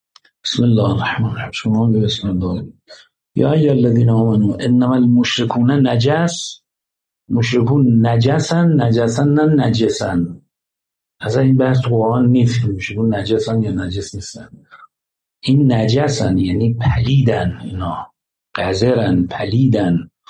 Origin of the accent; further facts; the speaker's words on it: Iran; میفهمن ما ایرانی هستیم